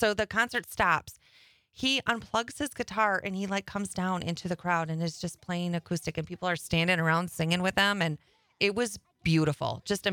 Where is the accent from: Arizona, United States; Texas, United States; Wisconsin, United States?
Wisconsin, United States; Berlin; For the 4th, so normally my hometown is Berlin, Wisconsin, which is kind of near Oshkosh